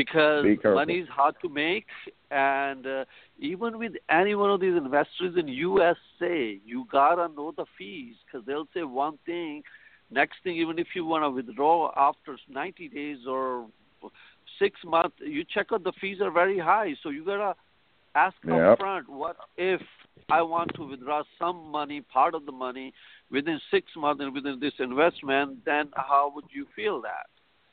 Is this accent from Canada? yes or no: no; India; even I'm an Indian, I still would be cautious to invest my money in India, regardless.